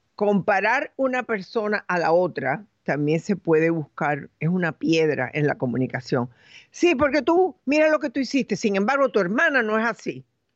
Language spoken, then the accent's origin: Spanish; Galicia, Spain; Y yo lo sé porque soy gallega.